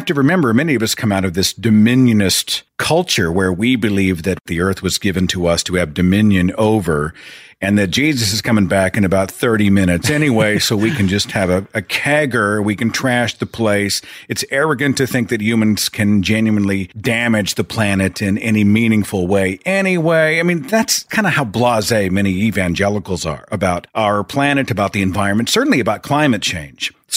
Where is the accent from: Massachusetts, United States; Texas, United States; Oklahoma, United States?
Oklahoma, United States; He was a representative here in in the state of Oklahoma, my home state.